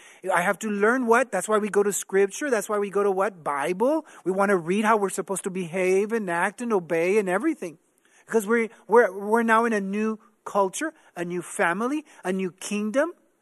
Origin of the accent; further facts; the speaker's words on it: Texas, United States; I became a migrant worker automatically. I was a Texan because I was raised in Texas.